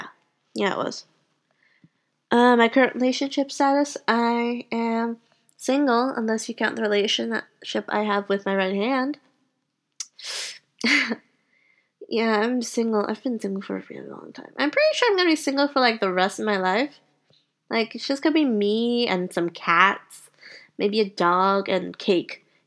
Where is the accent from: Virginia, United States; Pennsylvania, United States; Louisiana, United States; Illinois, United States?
Louisiana, United States; New Orleans; But the city itself, I'm not a really big fan of. I miss, like, my hometown, New Orleans.